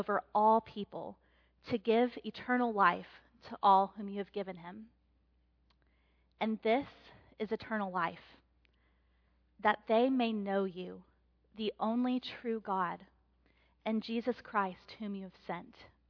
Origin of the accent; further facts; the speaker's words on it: Texas, United States; I grew up in West Texas, so for me, glory means football championships.